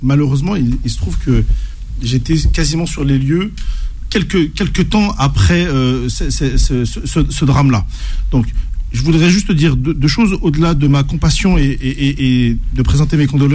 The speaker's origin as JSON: {"language": "French", "town": "Mantes-la-Jolie", "region": "Île-de-France", "country": "France", "tie": "born or raised there", "said": "moi, j'ai grandi à Mantes-la-Jolie. Sevran, j'ai retrouvé, quand j'ai découvert Sevran, j'ai découvert Mantes-la-Jolie, mais quasiment 20 ans en arrière."}